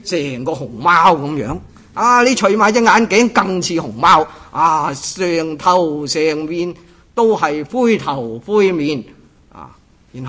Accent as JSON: {"language": "Chinese", "country": "Hong Kong", "tie": "born or raised there", "also_born_or_lived": "Northern Thailand", "moved": "as an adult", "said": "我在香港长大，刚才罗牧师提到我在香港长大，我很多很多关系和香港的关系"}